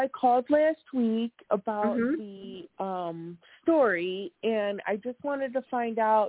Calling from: Wisconsin, United States; I'm calling from Wisconsin.

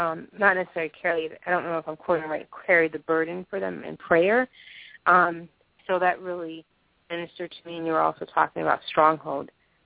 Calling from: Miami, Florida, United States; I'm calling from the Miami area.

